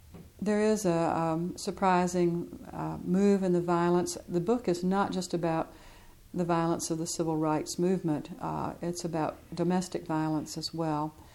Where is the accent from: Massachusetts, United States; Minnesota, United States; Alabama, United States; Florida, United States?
Alabama, United States; Birmingham; Of course, I was born in Birmingham. I grew up in Birmingham. I was there during the early 60s.